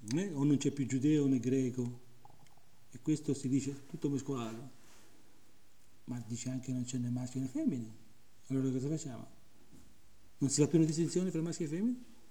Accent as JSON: {"language": "Italian", "town": "Rome", "region": "Lazio", "country": "Italy", "said": "io sono romano, c'ho una mia certa cultura"}